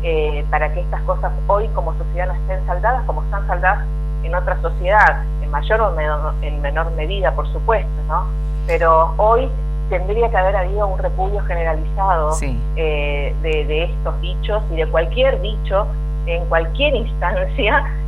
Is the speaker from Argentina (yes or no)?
yes; Argentina; nosotros como argentinos